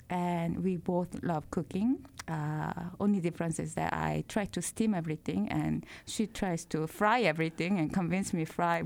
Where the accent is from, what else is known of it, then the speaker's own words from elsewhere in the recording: South Korea; English is a second language; But, you know, I came from Korea, and most kids start when they're three.